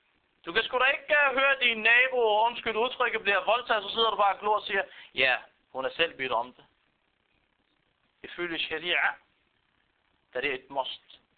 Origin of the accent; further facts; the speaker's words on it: Palestine; Jeg er palæstinenser.